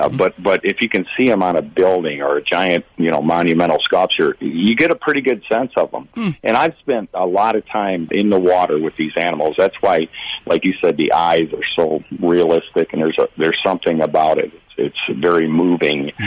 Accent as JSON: {"language": "English", "town": "Detroit", "region": "Michigan", "country": "United States", "tie": "born or raised there", "said": "But anyway, I grew up in Detroit. My mom raised four boys by herself, single mother."}